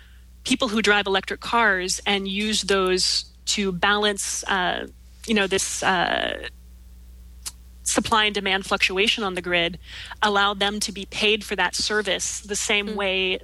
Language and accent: English; Kansas, United States; I think my favorite example of this is that my home state of Kansas currently has about 1 megawatt of hydroelectric capacity.